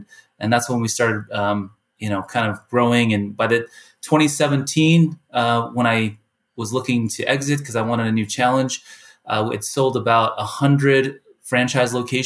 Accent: Kirkland, Washington, United States; growing up in Seattle, I grew up actually in Kirkland, Washington, which is east side of Seattle there.

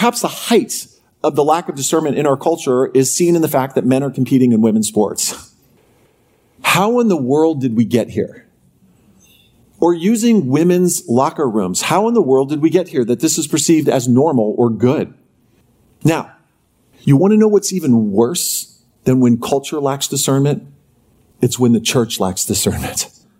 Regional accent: California, United States; I'm from California, and I've been deprogrammed. I am a product of the public schools of California through state university.

